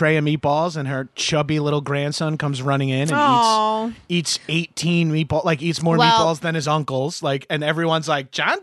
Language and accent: English; Freeport, New York, United States; also born or lived in Belmore; I grew up in Freeport.